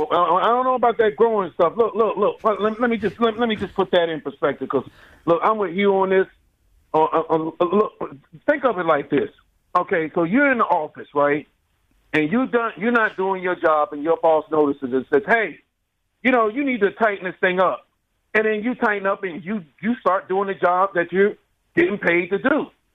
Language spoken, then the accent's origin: English; Philadelphia, Pennsylvania, United States; No, I'm from Southwest Philly, man.